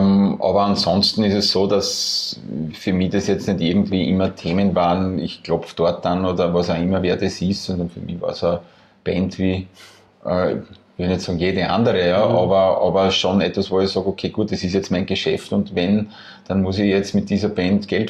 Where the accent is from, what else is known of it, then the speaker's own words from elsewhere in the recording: Burgenland, Austria; als Burgenländer im Burgenland Festivalgelände zu suchen.